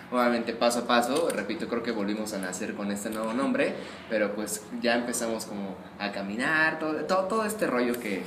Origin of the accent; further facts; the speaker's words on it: Mexico; Somos mexicanos orgullosos